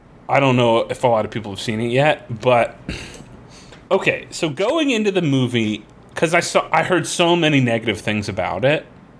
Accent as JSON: {"language": "English", "region": "Florida", "country": "United States", "tie": "born or raised there", "said": "The good thing about growing up in Florida is I got used to it raining."}